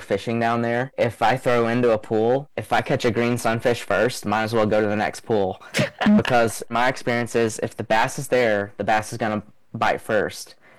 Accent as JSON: {"language": "English", "region": "Georgia", "country": "United States", "tie": "born or raised there", "said": "Growing up in North Georgia, you could come across like, I don't know, like a bathtub-sized pool in a stream"}